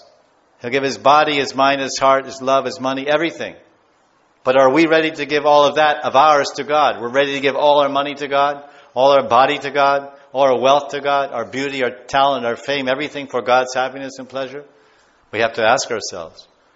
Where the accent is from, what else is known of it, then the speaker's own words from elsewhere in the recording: United States; I'm from America, and we were raised as a Christian.